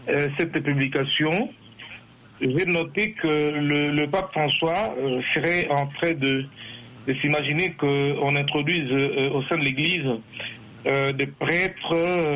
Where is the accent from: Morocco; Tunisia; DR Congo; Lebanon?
DR Congo; moi je suis de la République démocratique du Congo